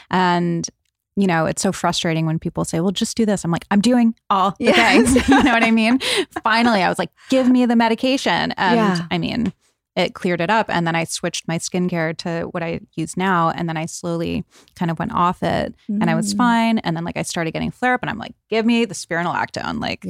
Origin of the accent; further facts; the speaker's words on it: East Coast, United States; but I grew up on the East Coast.